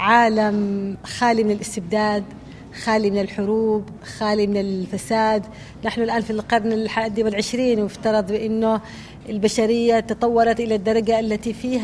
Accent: Yemen; أنا كامرأة وأنا كيمنية

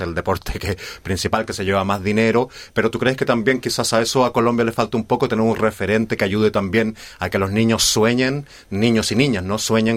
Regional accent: Chile; born there; en Chile, que es el país donde yo nací

